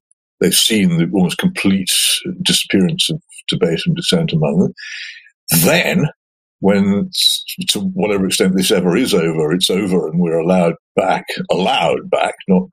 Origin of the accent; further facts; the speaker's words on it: Oxford, South East England, United Kingdom; I look around my hometown of Oxford now, and I tremble for all the small businesses.